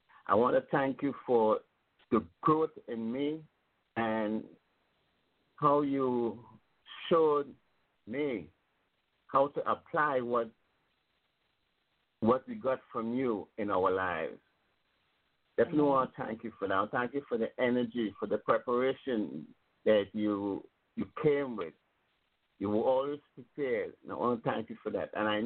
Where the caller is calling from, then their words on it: Connecticut, United States; I'm calling from Connecticut.